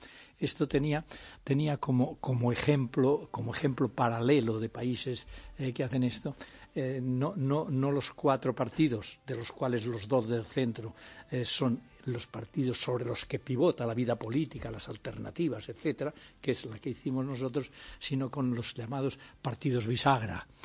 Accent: Lleida, Catalonia, Spain; Soy catalán, de Lérida.

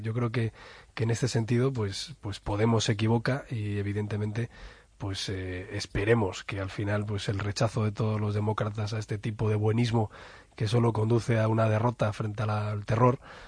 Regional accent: Spain; una enseñanza que tenemos que tener como españoles

